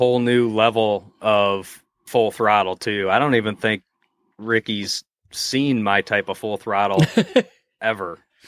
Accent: Michigan, United States; also born or lived in Rochester, New York; So me, I am a Michigander through and through. However, I was not born in Michigan. I was born in Rochester, New York, but moved to Michigan before I turned 1 year old. So, you know, I'm a Michigander.

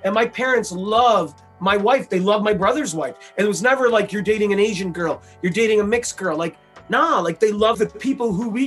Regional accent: Toronto, Ontario, Canada; Growing up in Toronto, we grew up in a suburb of Toronto, like 20, 30 minutes away from downtown Toronto, in a predominantly Italian neighborhood.

